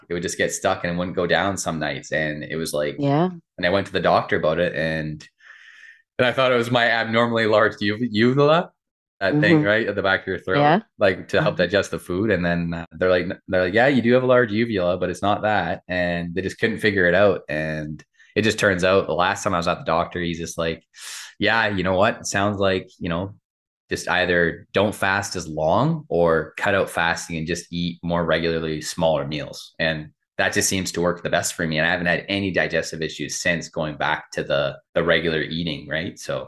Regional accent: Canada; Well, because I'm from Canada, and even though we have universal health care

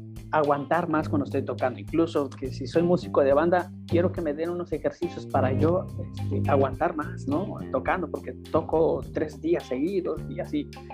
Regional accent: Ñahuitlán, Oaxaca, Mexico; now in Morelia, Mexico; Soy orgullosamente oaxaqueño, soy orgullosamente ñahuiteco.

